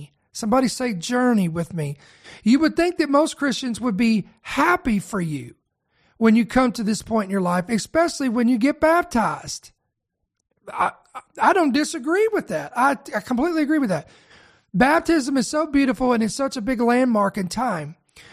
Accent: Indiana, United States; I was from Indiana and never heard of this location.

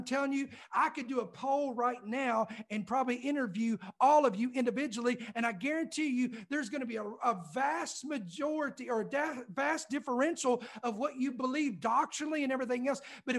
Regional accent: United States; I'm going to be harder on America because I'm an American. I live here.

